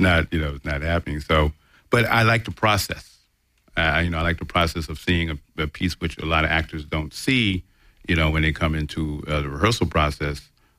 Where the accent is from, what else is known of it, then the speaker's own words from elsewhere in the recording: Connecticut, United States; Well, growing up, I grew up in Connecticut